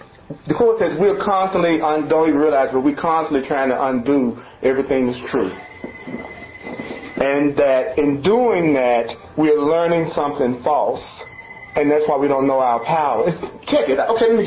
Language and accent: English; Memphis, Tennessee, United States; I'm from Memphis, the home of the barbecue.